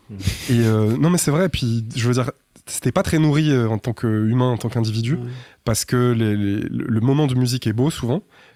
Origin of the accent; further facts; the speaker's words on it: Saint-Étienne, Auvergne-Rhône-Alpes, France; Ouais, quartier de Saint-Étienne.